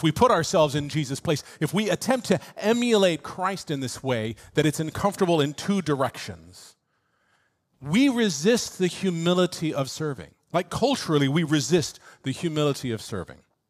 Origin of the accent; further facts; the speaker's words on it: Florida, United States; born there; I was born in South Florida. I should be familiar. I'm not.